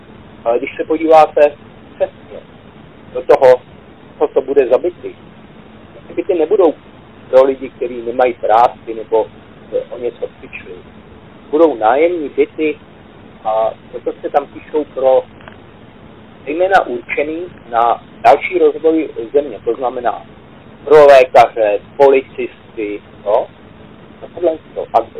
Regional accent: Moravia, Czechia; já jako Moravák tam prostě jdu

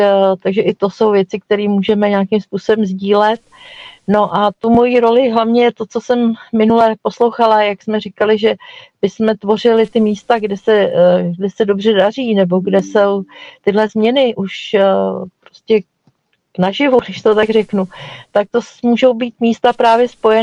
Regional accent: Bojov, Central Bohemian Region, Czechia; já jsem z Bojova, což je taková malá vesnice u Mníšku pod Brdy, takže Středočeský kraj, Praha Západ.

